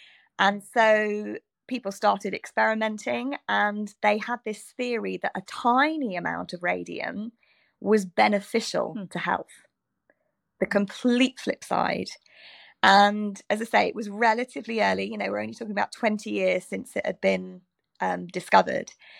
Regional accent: United Kingdom; even though I'm British and this is an American story, you know, why don't I do it?

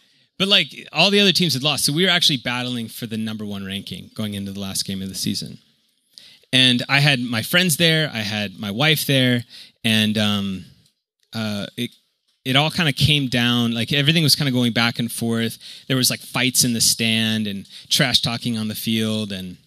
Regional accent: Kansas City, Missouri, United States; I'm from Kansas City, Missouri, which is split down the middle of Missouri and Kansas.

